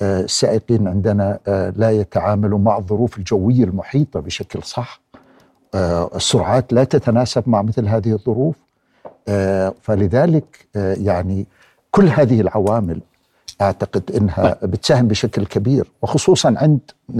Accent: Jordan; وليس عندنا في الأردن ولكن بشكل عام هذا موجود

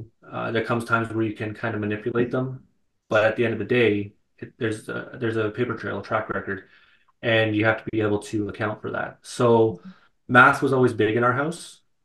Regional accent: Mississauga, Ontario, Canada; now in Barrie, Canada; Born and raised in Mississauga. I now live just outside of Barrie.

